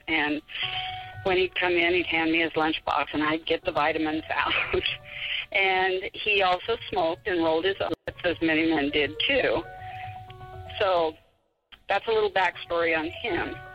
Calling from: Spokane, Washington, United States

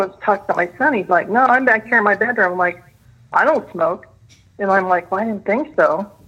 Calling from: Indianapolis, Indiana, United States; from Indianapolis again.

